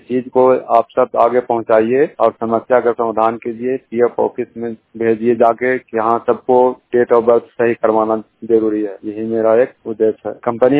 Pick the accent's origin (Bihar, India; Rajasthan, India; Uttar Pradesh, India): Bihar, India; मैं बिहार के रहने वाला हूँ।